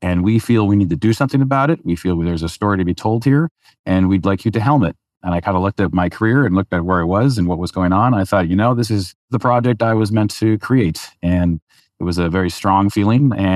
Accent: New Hampshire, United States; I decided to actually relocate from California back to my home state of New Hampshire.

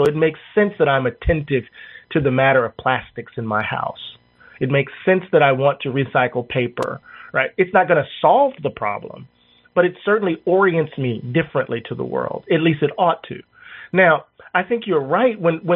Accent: Mississippi, United States; As a kid growing up in Mississippi, Sam, I found myself celebrating Stonewall Jackson.

